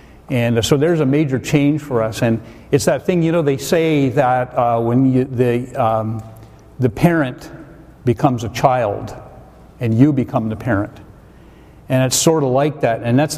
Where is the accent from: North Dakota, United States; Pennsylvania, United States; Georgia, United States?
Pennsylvania, United States; Schuylkill Haven; We lived, I grew up in Schuylkill Haven, coal town, and then we moved out right outside of the town to a place called Reedsville area, and I grew up in Reedsville EC Church, actually.